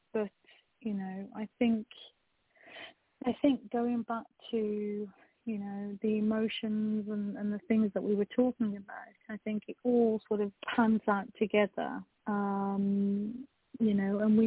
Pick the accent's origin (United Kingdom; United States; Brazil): United Kingdom; England; I'm born and bred in England, but I was a first generation immigrant that came into this country